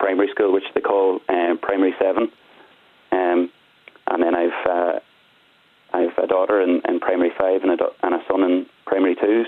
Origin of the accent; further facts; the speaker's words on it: Letterkenny, Ulster, Ireland; it wouldn't be something I would have been familiar with myself growing up in Letterkenny